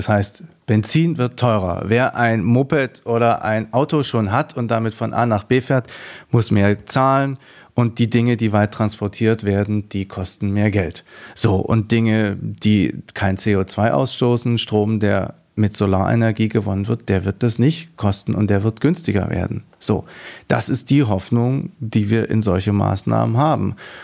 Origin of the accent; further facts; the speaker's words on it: East Germany, Germany; Ich bin in der DDR geboren und habe bis zum Alter von 10 Jahren das DDR-Schulsystem erlebt.